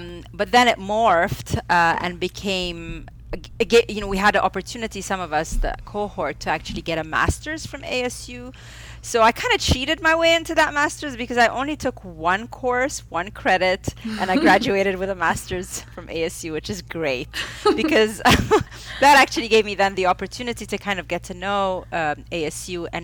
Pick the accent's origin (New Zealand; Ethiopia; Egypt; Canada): Egypt; moved away as an adult; now in United States; I am half Egyptian, half Italian. I was born and raised in Egypt. I only moved to the U.S. 5 years ago to pursue this academic career.